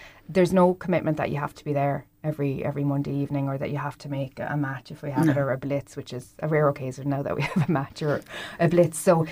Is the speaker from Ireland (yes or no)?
yes; Cork, Munster, Ireland; I'm from Cork, so